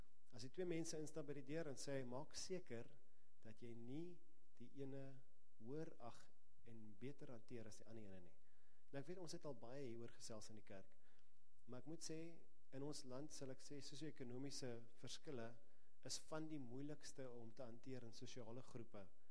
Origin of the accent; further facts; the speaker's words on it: Pretoria, Gauteng, South Africa; Ek kom uit Pretoria uit.